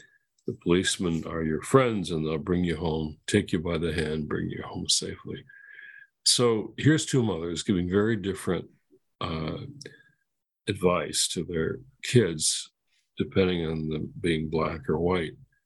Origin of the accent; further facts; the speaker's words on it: Detroit, Michigan, United States; I was born and raised in Detroit.